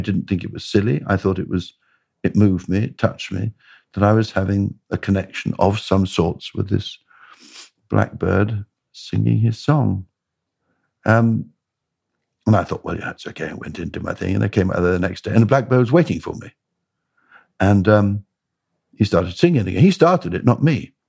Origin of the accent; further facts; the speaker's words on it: Bradwell, East of England, United Kingdom; I grew up in Essex, near a place called Bradwell.